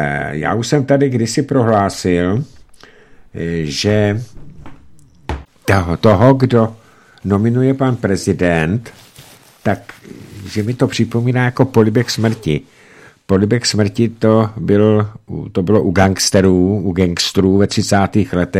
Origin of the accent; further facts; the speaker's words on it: Jáchymov, Karlovy Vary Region, Czechia; já jsem vyrůstal v rodině politického vězně v Jáchymově